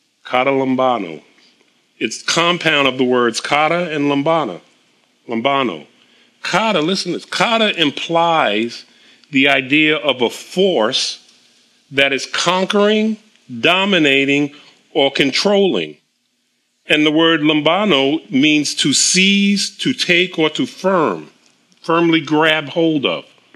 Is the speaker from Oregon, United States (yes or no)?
no; New York City, New York, United States; I didn't grow up in the sticks somewhere. I grew up in New York City.